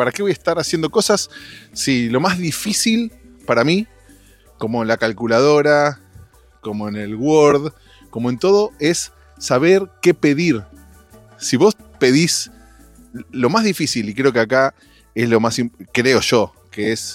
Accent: Argentina; El tono cuando nos imitan a los argentinos es como italiano.

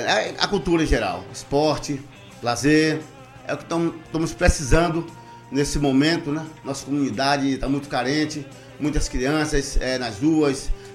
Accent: Bahia, Brazil; Então, realmente, adotei, sou baiano, conhecido como baiano há 30 anos.

